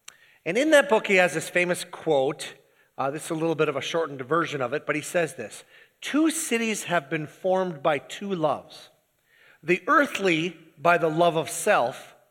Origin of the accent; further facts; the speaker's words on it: Minnesota, United States; Anyway, Iron Rangers don't cry, but I do, so I don't know how that works.